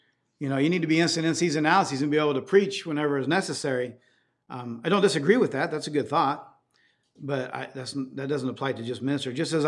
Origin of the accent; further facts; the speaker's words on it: Paraguay; When I was growing up in Paraguay